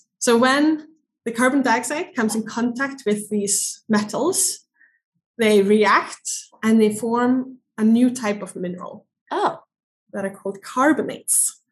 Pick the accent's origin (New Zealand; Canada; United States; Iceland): Iceland; And I'm from Iceland, so we have a lot of volcanoes and earthquakes and glaciers.